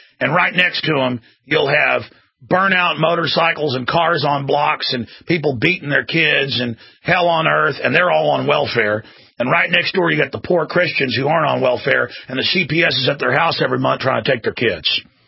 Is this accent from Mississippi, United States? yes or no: no; Dallas, Texas, United States; I grew up in Dallas on a, medium-tier golf course, nothing fancy, the neighborhood.